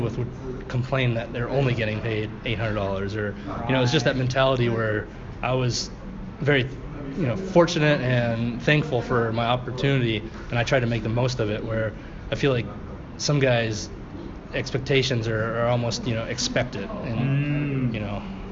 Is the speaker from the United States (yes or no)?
no; Canada; I think growing up in Canada and just the hockey mentality